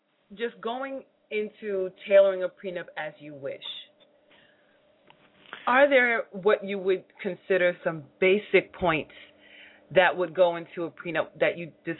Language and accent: English; New York, United States; I'm from New York, so I want to hear this.